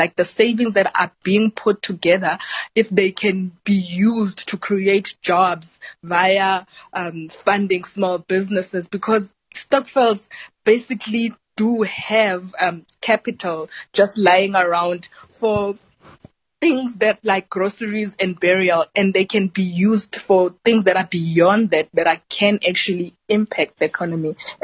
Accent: Matatiele, Eastern Cape, South Africa; I grew up in Eastern Cape in a small town called Matatiele.

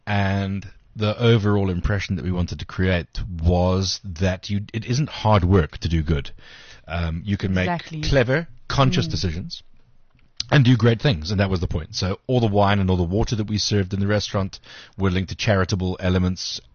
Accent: Benoni, Gauteng, South Africa; And I'm from Benoni.

